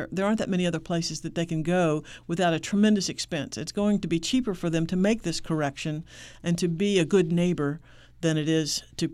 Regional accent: Texas, United States; I'm from Texas. I've gone by cattle farms for a long time.

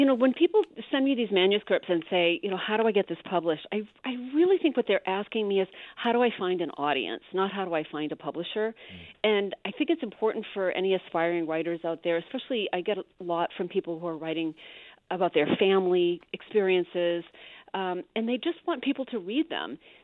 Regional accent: Mexico, Maine, United States; on my hometown Facebook page, and most hometowns have those, and he writes these beautiful, just they're little mini essays about growing up in Mexico, Maine.

